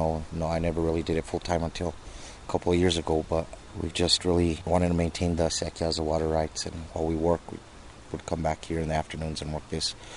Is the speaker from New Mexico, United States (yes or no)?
yes; Pecos, New Mexico, United States; also born or lived in Las Cruces; From here, from Pecos. I've lived here all my life, 38 years here in Pecos. I was born in Las Cruces, but been here in Pecos, raised up on this side in East Pecos.